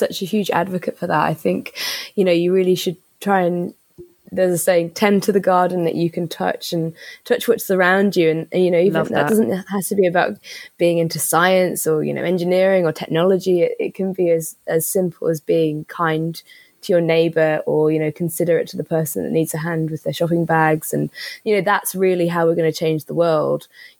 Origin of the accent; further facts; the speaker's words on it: Isle of Man; I was really lucky growing up on the Isle of Man.